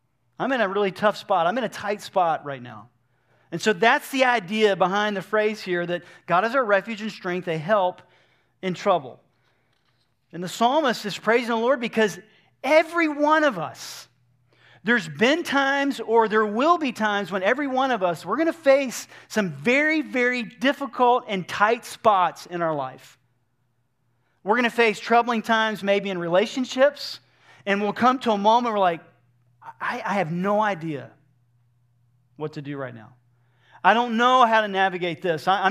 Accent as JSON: {"language": "English", "region": "Georgia", "country": "United States", "tie": "born or raised there", "said": "So, I grew up in Georgia, and from time to time we'd pass, you know, through I-75"}